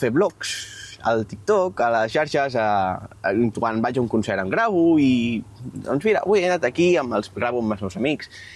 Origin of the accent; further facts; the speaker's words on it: Catalonia, Spain; Som d'aquí, som de Catalunya, la nostra terra.